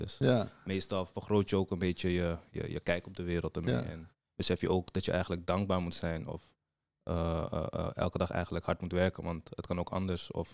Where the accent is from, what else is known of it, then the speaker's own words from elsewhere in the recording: Almere, Flevoland, Netherlands; Ja, ik kom zelf uit Almere natuurlijk. Hier geboren en getogen.